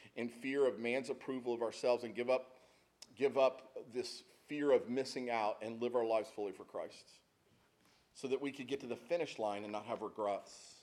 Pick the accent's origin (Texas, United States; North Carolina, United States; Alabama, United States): Texas, United States; As a kid, I grew up in Texas, and when you are born in Texas, you sign an oath at your birth that you'll be a Dallas Cowboy fan for life.